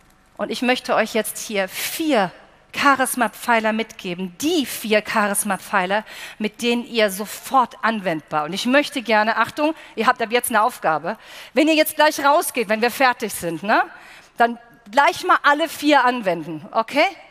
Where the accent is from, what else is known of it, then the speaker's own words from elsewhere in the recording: Baden-Württemberg, Germany; accent: Swabian; Ich komme hier direkt eigentlich aus der Ecke, heute volles Heimspiel, ich komme schwäbisch-schwätzerisch, der Wahnsinn.